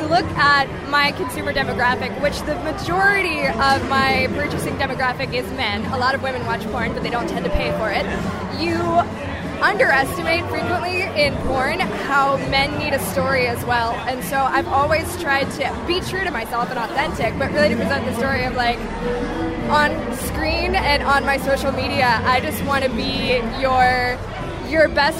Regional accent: Georgia, United States; You can catch me … because I'm from Georgia.

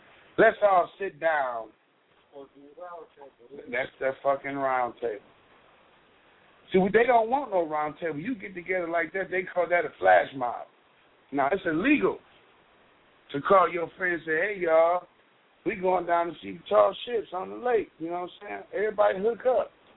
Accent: Cleveland, Ohio, United States; We're here from Cleveland, Ohio.

